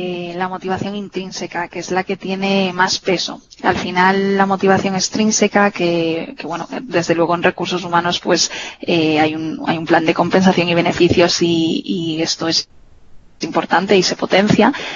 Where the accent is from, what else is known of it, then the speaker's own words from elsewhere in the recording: Galicia, Spain; yo que soy de Galicia, por ejemplo, poder irme a casa pues un jueves y volver un martes